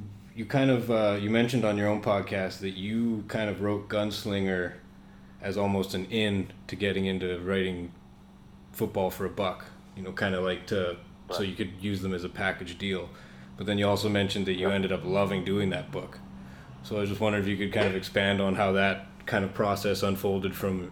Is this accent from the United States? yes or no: no; Canada; I'm obviously Canadian up here in Vancouver